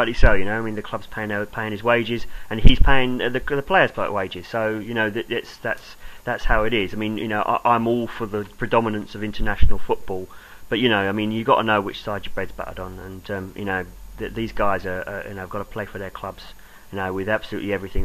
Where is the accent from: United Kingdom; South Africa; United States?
United Kingdom; England; Well, as an Englishman, you kind of hope that would happen.